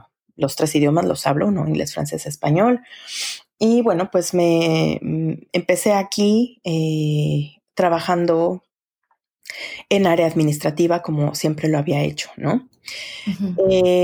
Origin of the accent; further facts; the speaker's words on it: Mexico City, Mexico; moved away as an adult; now in Montreal, Canada; Soy mexicana, nací en el DF, pero hace 10 años llegué a vivir a Montreal.